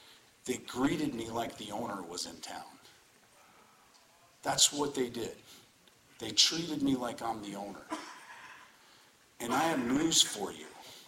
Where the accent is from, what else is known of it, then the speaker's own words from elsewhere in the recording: Colorado, United States; I'm from Colorado.